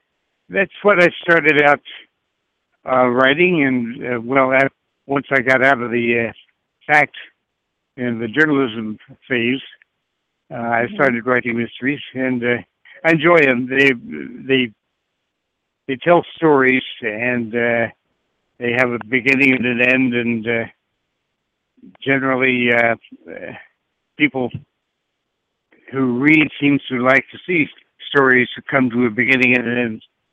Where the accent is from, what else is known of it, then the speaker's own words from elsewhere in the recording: Little Rock, Arkansas, United States; I'm from Little Rock, Arkansas, originally, and I went to Little Rock Central High School during the desegregation years, and watched riots going on outside my homeroom window